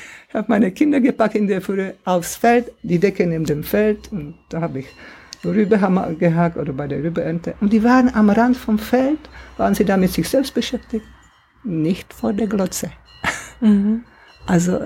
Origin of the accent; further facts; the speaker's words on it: Czechia; now in Germany; Und mir sind erst hier in Deutschland die Augen abgegangen, wie wir unter einer Lüge groß geworden sind.